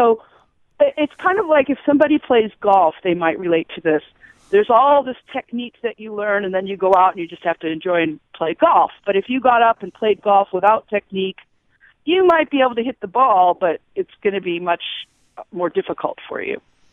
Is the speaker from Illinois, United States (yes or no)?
yes; Chicago, Illinois, United States; I grew up in Chicago, and I'm part Italian, and I just thought, I want to sing in Italian.